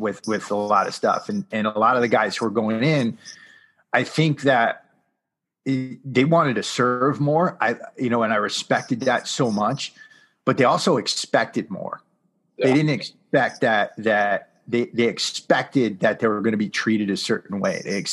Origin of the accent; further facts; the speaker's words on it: Connecticut, United States; I came from New England, right? And in New England, joining the military is an act of revolt